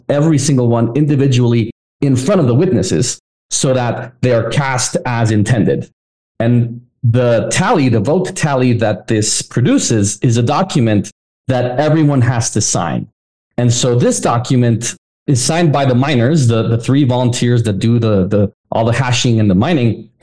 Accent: Guatemala; I'm from Guatemala. That's next door to El Salvador.

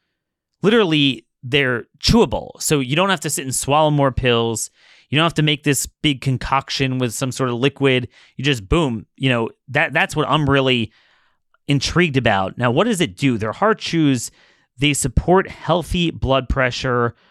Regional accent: Maryland, United States; You know, I'm from Maryland

